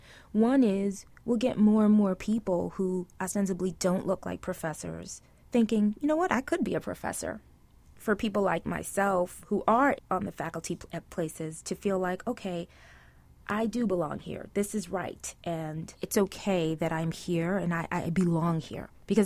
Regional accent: New York City, New York, United States; So where I grew up in Brooklyn, there was a lot of strife. This was during the crack epidemic.

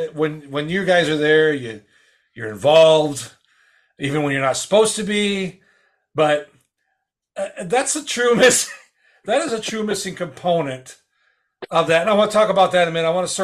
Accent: Wisconsin, United States; I watched, when I was a kid, I grew up in Wisconsin. So we had AWA, American Wrestling Association.

